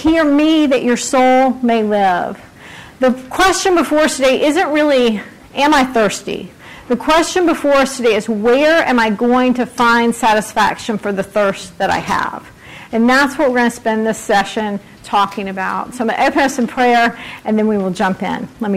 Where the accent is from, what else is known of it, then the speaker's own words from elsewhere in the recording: the South, United States; I'm from the South. We are very good at this.